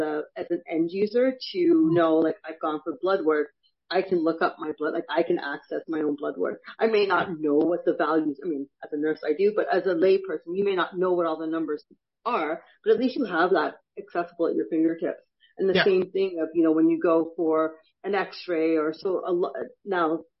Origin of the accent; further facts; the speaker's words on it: Toronto, Ontario, Canada; I'm originally from Toronto, so from Ontario, and I haven't obviously lived or worked in Ontario for a long time.